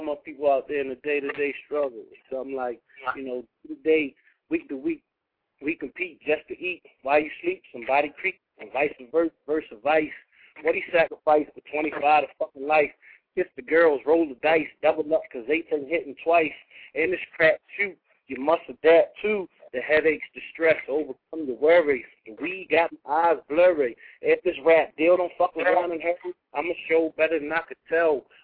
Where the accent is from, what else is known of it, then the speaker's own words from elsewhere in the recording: Baltimore, Maryland, United States; You know, I'm from Baltimore and Bank is from Queens, New York.